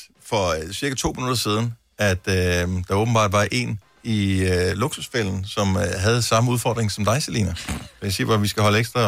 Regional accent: Region of Southern Denmark, Denmark; Fordi jeg er opvokset på Fyn. Min familie er fra Kolding, Fredericia, Vejleområdet. Så jeg har kørt over for at besøge familie tonsvis af gange. Jeg har faktisk på et tidspunkt arbejdet i Kolding også

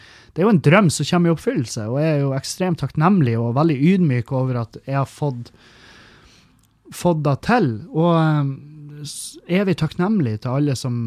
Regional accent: Halsa, Nordland, Norway; Meløy kommune der jeg kommer fra, det er en tarm som ligger langs kysten, og jeg kommer fra Halsa i Meløy, som er liksom på den ene siden av Svartistunnelen

